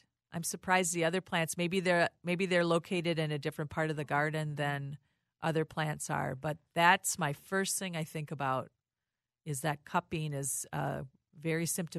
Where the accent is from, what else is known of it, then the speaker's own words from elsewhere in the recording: Rochester, Minnesota, United States; I'm a Minnesotan. I was born in Rochester.